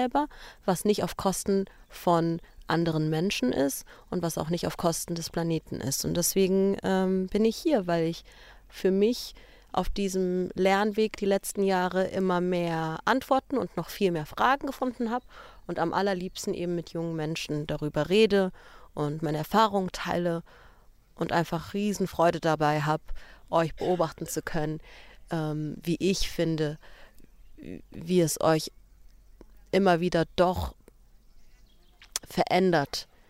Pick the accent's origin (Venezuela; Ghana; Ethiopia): Ethiopia; German is a second language; ich bin aus Äthiopien, Ich bin dort geboren und aufgewachsen.